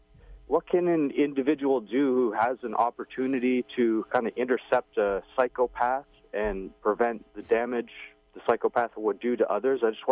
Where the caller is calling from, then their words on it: Toronto, Ontario, Canada; I'm from Toronto, Canada.